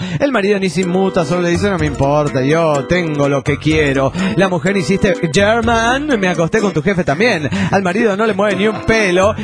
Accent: Toluca, State of Mexico, Mexico; Soy el locochón de Toluca.

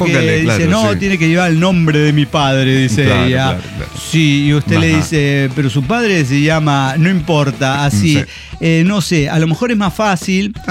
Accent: Mexico; Como mexicano

